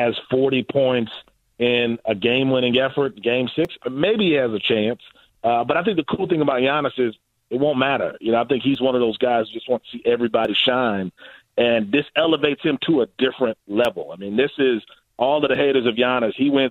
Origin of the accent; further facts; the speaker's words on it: Milwaukee, Wisconsin, United States; so growing up, when I would tell people I'm from Milwaukee, if I traveled to different places, they'd be like, where? I'd be like, okay, north of Chicago, right?